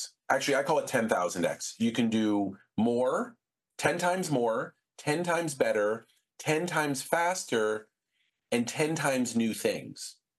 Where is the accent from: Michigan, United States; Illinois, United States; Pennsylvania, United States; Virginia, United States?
Pennsylvania, United States; Philadelphia; But a lover of baseball, when I grew up in Philadelphia.